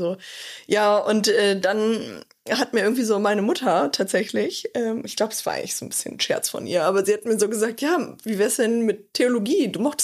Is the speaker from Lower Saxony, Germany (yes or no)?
yes; Braunschweig, Lower Saxony, Germany; In Braunschweig, wo ich herkomme, ist das so ein Ding einfach.